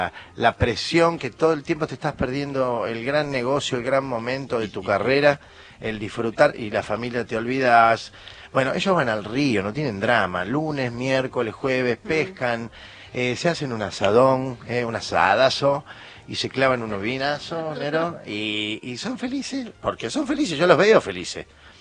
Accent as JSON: {"language": "Spanish", "region": "Buenos Aires", "country": "Argentina", "tie": "born or raised there", "moved": "as an adult", "lives_now": "Córdoba, Argentina", "said": "Un ex porteño en Córdoba. 40 años en Buenos Aires viví."}